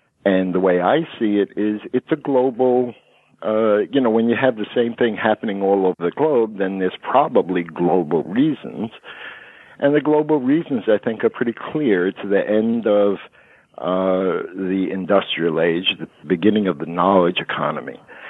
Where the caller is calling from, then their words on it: Brooklyn, New York, United States; I'm calling from Brooklyn, New York.